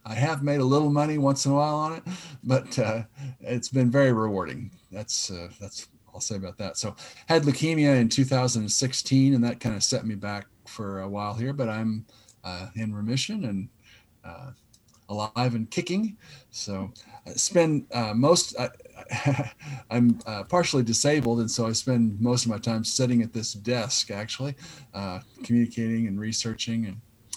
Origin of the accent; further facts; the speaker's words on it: Kansas, United States; Yeah, I figured up probably about 80% of my life I've lived within the six-block area of Aggieville. I grew up on Laramie Street